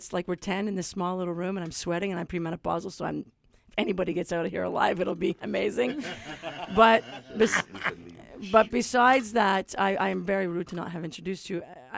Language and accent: English; Quebec, Canada; We're from Quebec, and that works